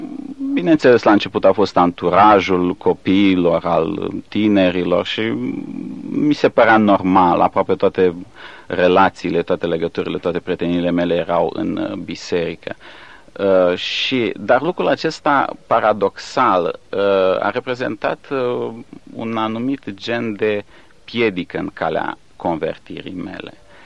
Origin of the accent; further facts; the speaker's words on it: Galați, Galați County, Romania; born there; eu m-am născut în Galați, acum aproape 35 de ani, într-o familie de oameni credincioși, evanghelici. Și am avut harul să cresc într-o astfel de familie și într-o biserică